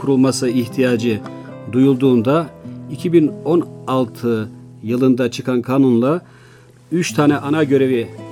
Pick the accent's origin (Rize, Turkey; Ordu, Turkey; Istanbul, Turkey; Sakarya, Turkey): Rize, Turkey; now in Ankara, Turkey; Ankara'da bulan serbest meslek mensubu bir avukat kardeşiniz. Aslen Rizeliyim.